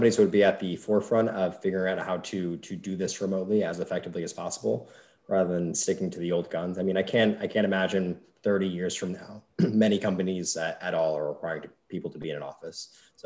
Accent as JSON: {"language": "English", "town": "Philadelphia", "region": "Pennsylvania", "country": "United States", "tie": "born or raised there", "lives_now": "St. Petersburg, United States", "said": "So I was in Atlanta. My co-founder was in England. We grew up in the Philly area together."}